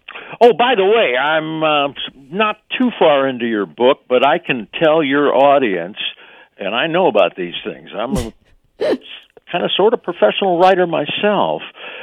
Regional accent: St. Louis, Missouri, United States; I wanted to see it in my hometown of St. Louis because, well, for a lot of reasons, not just because I'm from there

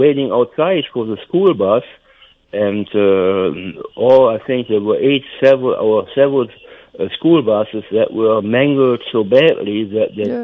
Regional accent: Germany; English is a second language; when I grew up in Germany, I was a very young boy.

